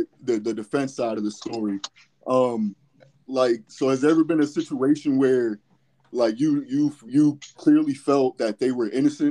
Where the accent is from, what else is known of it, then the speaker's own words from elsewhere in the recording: Lebanon, Pennsylvania, United States; Yeah, I'm from a small city, a small town of Lebanon, Pennsylvania.